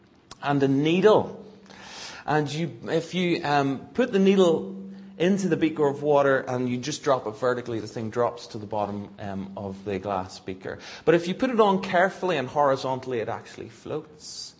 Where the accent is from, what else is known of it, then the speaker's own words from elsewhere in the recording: Northern Ireland, United Kingdom; I'm from Northern Ireland, and I went to a school in Belfast.